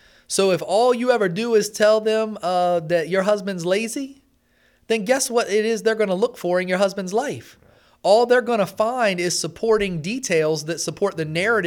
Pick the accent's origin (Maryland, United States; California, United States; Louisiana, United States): Maryland, United States; Pocomoke City; I'm from Pocomoke. That's why I have a heart for there.